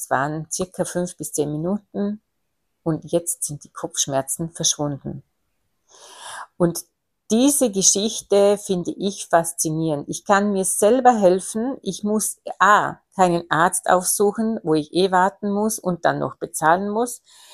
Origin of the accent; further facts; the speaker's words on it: Austria; bei uns in Österreich